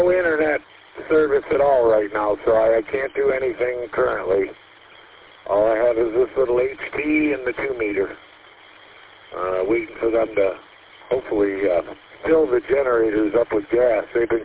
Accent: the South, United States; Man, that's a lot of Yankees for being a Southerner.

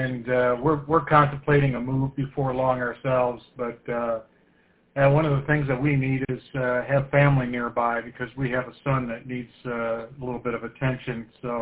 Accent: Fenton, United States; now in Illinois, United States; I grew up in Fenton. I live in Illinois now

